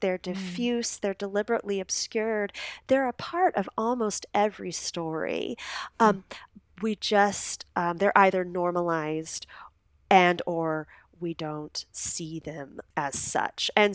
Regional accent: Lubbock, Texas, United States; And when I very first Googled PFAS Air Force Texas, my hometown, Lubbock, and the now shuttered Air Force Base of Reese was the first site to come up.

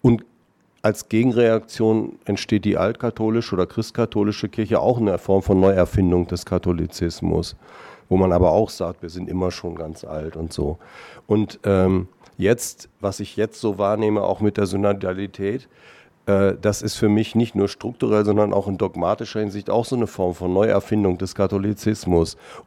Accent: Austria; vielleicht ist das ähnlich auch bei uns in Österreich

